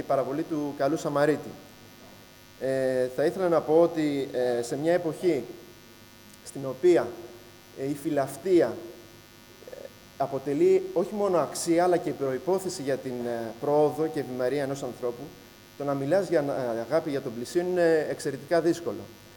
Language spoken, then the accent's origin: Greek; Lamia, Central Greece, Greece; κατάγομαι από τη Λαμία